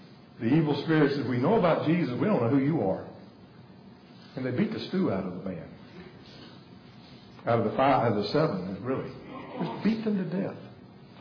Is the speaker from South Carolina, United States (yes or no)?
yes; North Augusta, South Carolina, United States; all little shacks all along the area that I grew up in North Augusta.